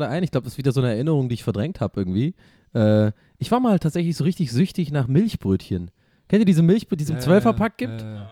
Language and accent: German; Tübingen, Baden-Württemberg, Germany; weil bei uns in Tübingen damals war halt der Real